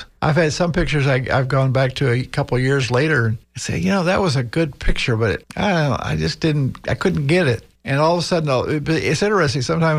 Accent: California, United States; Oh, yeah. Because I'm from California, and probably every few years.

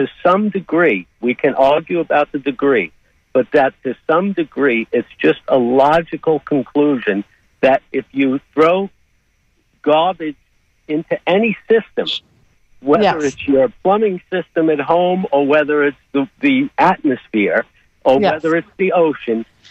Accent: New York, United States; now in Sarasota, United States; I'm a musician, and I'm from New York, and I go back up there.

